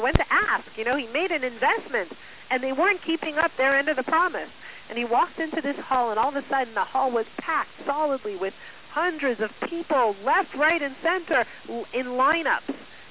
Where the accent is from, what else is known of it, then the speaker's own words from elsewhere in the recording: Montreal, Quebec, Canada; I was in Montreal. I grew up in Montreal, and I was there with my family, and we stopped off at the mall where I grew up.